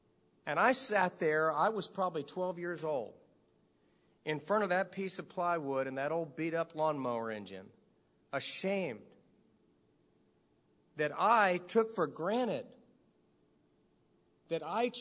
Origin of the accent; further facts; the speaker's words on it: Miami, Florida, United States; I remember when I was growing up in Miami, Florida.